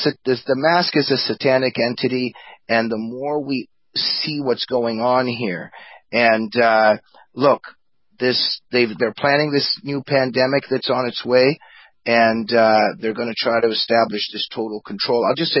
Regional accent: United States; Well, look, you know, my parents escaped the Soviet Union. I was growing up in the West. I was growing up in the United States

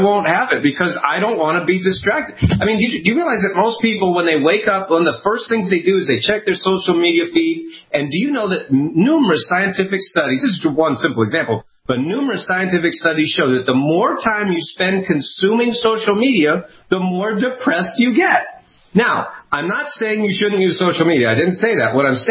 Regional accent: Kennebunkport, Maine, United States; I grew up in New England. You mentioned, you know, Kenny Bunkport, Maine. That's where I grew up.

